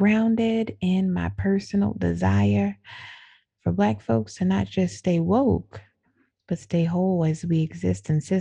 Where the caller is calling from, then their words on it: Baltimore, Maryland, United States; Y'all, I'm tuning in from the Baltimore, Maryland area